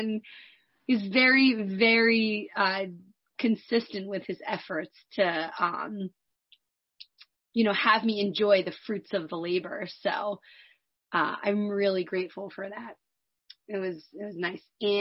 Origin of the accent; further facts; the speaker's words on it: New Jersey, United States; I'm from New Jersey.